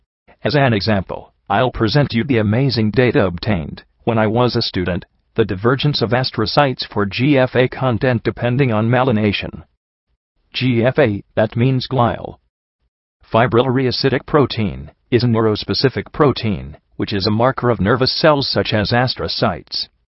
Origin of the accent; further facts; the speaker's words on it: Freiburg, Baden-Württemberg, Germany; I'm from Freiburg.